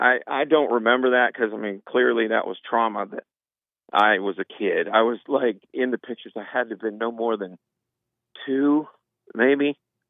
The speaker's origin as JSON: {"language": "English", "region": "West Coast", "country": "United States", "tie": "born or raised there", "said": "I'm actually from the East Coast, but lived on the West Coast, grew up on the West Coast, and then moved back to the East Coast, and then have trotted around the United States all ever since."}